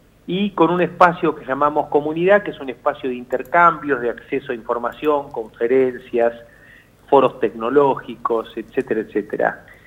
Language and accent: Spanish; Argentina; Uno, esté donde esté, siempre sigue siendo argentino